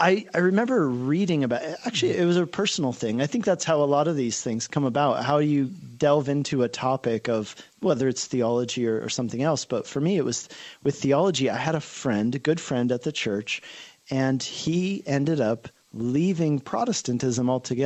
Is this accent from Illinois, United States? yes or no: no; Denver, Colorado, United States; Yeah, so I grew up in Denver. I'm a Colorado native. I grew up in Denver, went to Pomona High School.